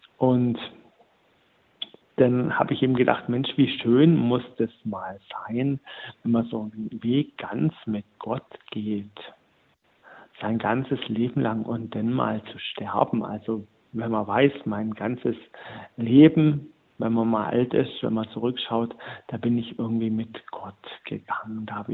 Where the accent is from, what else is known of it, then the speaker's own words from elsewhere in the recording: Uhldingen, Baden-Württemberg, Germany; Mein Pfarrer war ja letzten Endes in über 40 Jahre Pfarrer in Uldingen, wo ich herkomme.